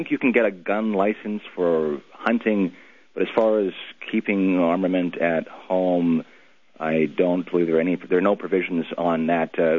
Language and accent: English; Manitoba, Canada; I'm from Manitoba.